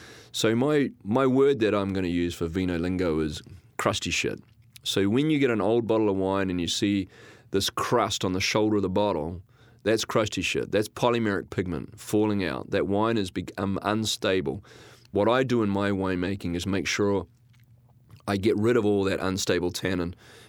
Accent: New Zealand; now in California, United States; I'm a winemaker from California, originally from New Zealand

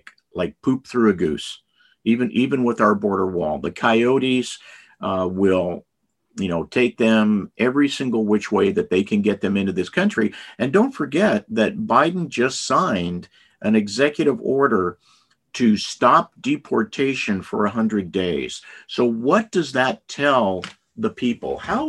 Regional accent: Texas, United States; So we come from Texas and we can remember what happened to Texas the last time we went through this in the Obama administration

